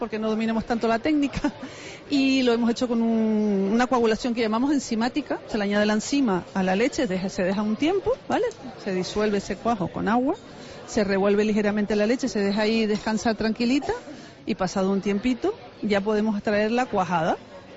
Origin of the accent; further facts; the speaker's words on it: Canary Islands, Spain; Somos los canarios y los tinerfeños, somos un producto del gofio seguramente.